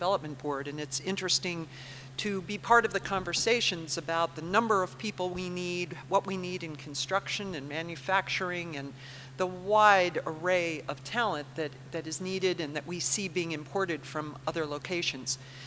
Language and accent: English; New York City, New York, United States; now in Reno, United States; I'm from New York City and moved here for certain reasons, and it's not the Reno I moved to, but I love it.